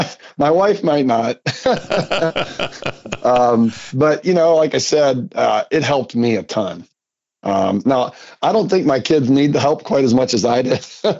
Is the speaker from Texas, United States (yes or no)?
no; Cincinnati, Ohio, United States; now in Indianapolis, United States; Yeah, so, you know, I'm from Cincinnati. I went to the University of Cincinnati as an engineer, but I've lived in Indianapolis, for the last 26 years.